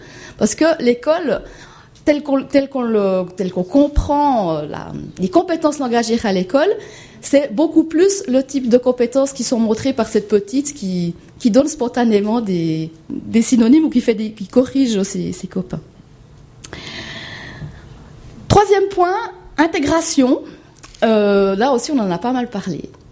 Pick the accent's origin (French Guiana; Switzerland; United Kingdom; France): Switzerland; en tant que Suisse